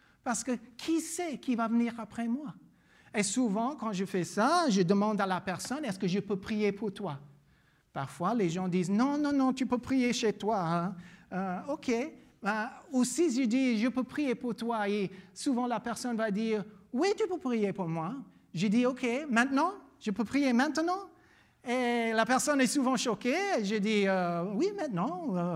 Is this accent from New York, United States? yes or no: no; Louisiana, United States; French is a second language; moved away as an adult; now in Belgium; Il a entendu mon accent. Il me dit, tu viens d'où? Je dis, je viens de la Louisiane, aux États-Unis.